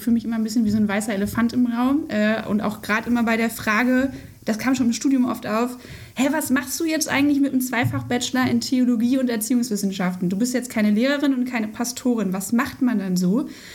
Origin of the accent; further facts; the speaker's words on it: Westerkappeln, North Rhine-Westphalia, Germany; 29 Jahre alt und bin seit 2019 auf der Stelle. Gebürtige Westerkappelnerin, bin also sehr stolz, hier gerade in meiner Hometown diesen Podcast aufnehmen zu dürfen.